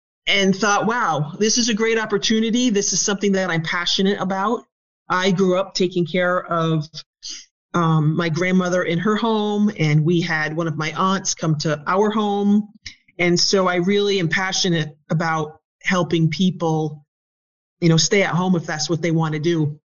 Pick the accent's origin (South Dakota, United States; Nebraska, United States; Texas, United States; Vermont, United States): Vermont, United States; And I am a native Vermonter, so I grew up in Vermont.